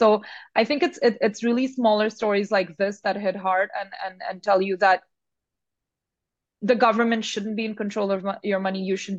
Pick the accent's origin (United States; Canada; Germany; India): India; You know, I'm from India